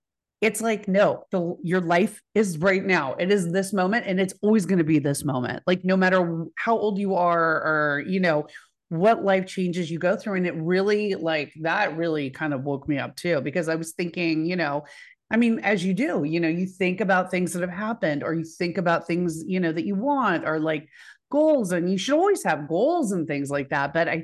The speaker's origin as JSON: {"language": "English", "town": "Dallas", "region": "Texas", "country": "United States", "said": "I'm from Dallas."}